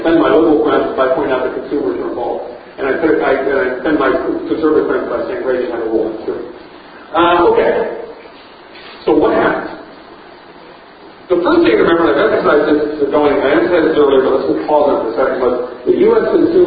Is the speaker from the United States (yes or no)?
yes; United States; As an American, because this is what happened in my country.